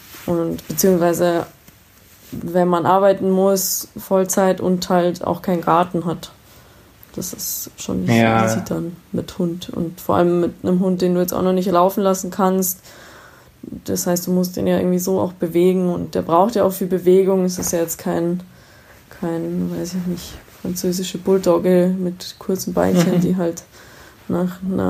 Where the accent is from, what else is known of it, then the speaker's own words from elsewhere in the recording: Romania; Statt jetzt als bei uns in Rumänien, da in der Tötung, wo sie dann mit kaltem Wasser totgespritzt werden oder irgendwas.